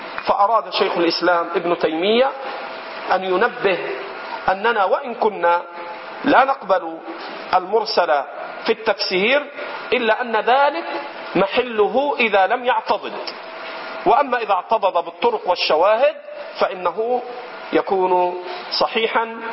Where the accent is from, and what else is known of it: Egypt